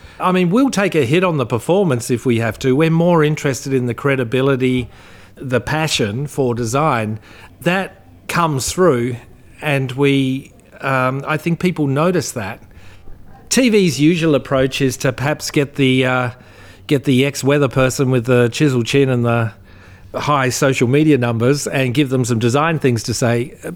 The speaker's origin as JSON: {"language": "English", "country": "Australia", "said": "I'm an Australian boy"}